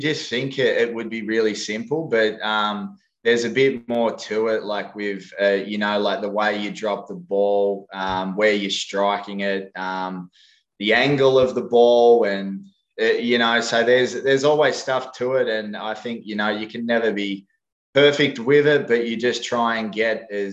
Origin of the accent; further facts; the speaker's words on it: Australia; growing up in Australia, it's either AFL or rugby, really.